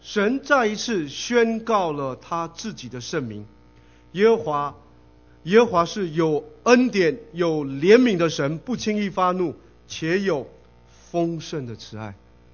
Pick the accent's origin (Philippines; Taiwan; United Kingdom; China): China; 我们中国人有一句话叫老王卖瓜自卖自夸，有没有？